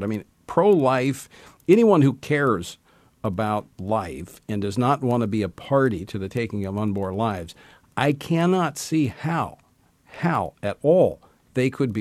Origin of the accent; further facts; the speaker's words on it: Louisiana, United States; I authored that legislation in my home state of Louisiana, which is still in effect.